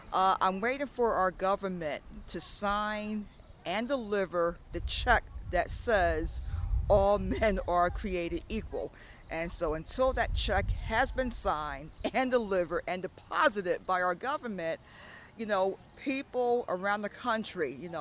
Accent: Brooklyn, New York, United States; from Brooklyn, New York, affiliated with the Lafayette Avenue Presbyterian Church.

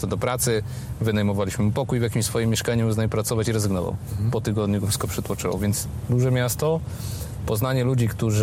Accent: Szczecinek, West Pomeranian Voivodeship, Poland; Ja jestem ze Szczecinka, 40-tysięczne miasto, i całe życie moim największym marzeniem było to, żeby z tego miasta wyjechać

